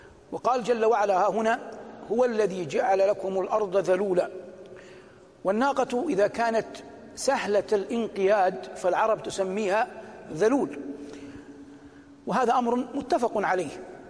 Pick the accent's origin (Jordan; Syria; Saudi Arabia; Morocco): Saudi Arabia; لكن بلادنا المملكة العربية السعودية